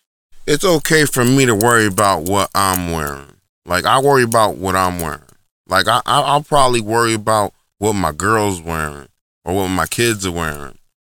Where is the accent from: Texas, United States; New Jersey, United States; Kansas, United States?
New Jersey, United States; Newark; born there; I'm from the hood too. I was born in Newark, New Jersey. Like, you know what I'm saying? Like, I'm from the hood. I lived in other hoods, in other places.